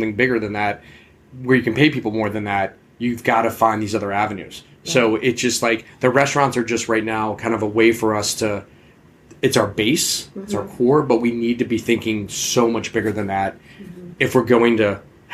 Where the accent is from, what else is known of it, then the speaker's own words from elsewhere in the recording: Washington, District of Columbia, United States; So where we grew up, you know, growing up in the Washington metropolitan area, that whole ritual of a crab feast